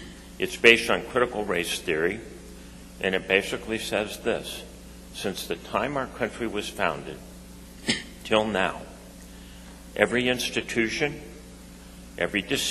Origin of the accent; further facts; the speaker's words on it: Arizona, United States; The other person they're going to have to convince is back in my home state of Arizona, Kyrsten Sinema.